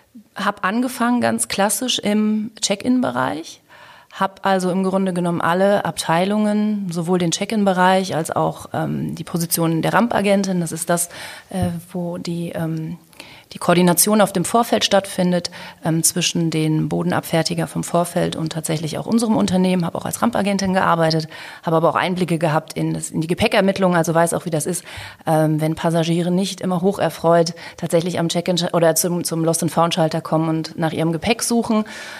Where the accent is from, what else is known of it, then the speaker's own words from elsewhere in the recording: Düsseldorf, North Rhine-Westphalia, Germany; also born or lived in Hamburg; dass ich tatsächlich wohnhaft bin in Düsseldorf. Ich bin in Düsseldorf groß geworden und habe, als ich die Geschäftsführung jetzt der Holding in 2009 übernommen habe, auch sehr viele Jahre in Hamburg gewohnt und gelebt.